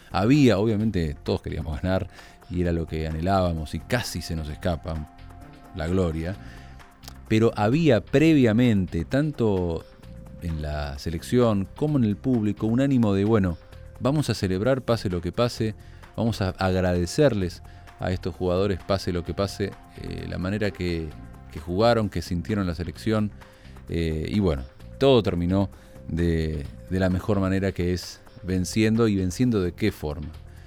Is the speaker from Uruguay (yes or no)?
no; Argentina; Así somos los argentinos y las argentinas